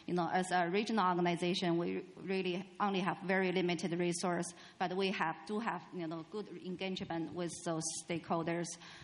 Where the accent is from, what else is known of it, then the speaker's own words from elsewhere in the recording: China; English is a second language; I'm from China.